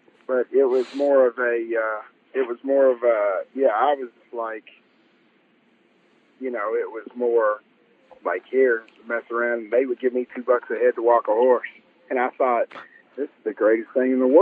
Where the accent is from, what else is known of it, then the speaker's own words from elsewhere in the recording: United States; I grew up in Oklahoma, right down on Preston Highway. We had a little farm. Actually, where the Menard sits now is where that farm was. I grew up right there, went to Southern High School.